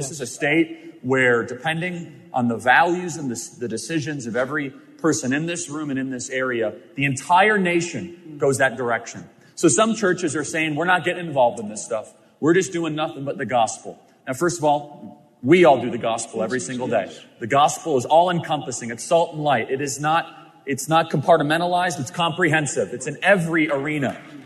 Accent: Illinois, United States; now in Arizona, United States; And you know, I grew up in Illinois. And the fun thing about being from Illinois is we have term limits in Illinois.

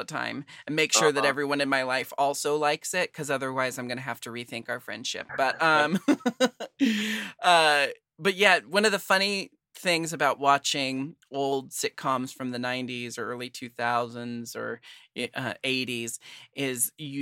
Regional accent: Portland, United States; No, I'm from Portland.

